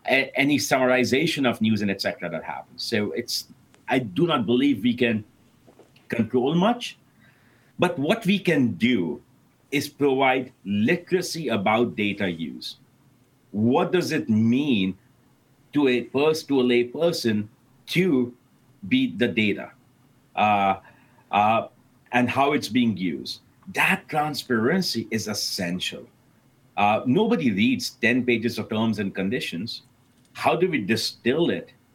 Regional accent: Midwest, United States; I'm from the Midwest. I stay close to Notre Dame.

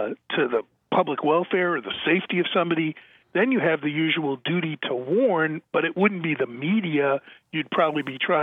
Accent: Boston, Massachusetts, United States; let me add, as a Bostonian native, I my family's all still there

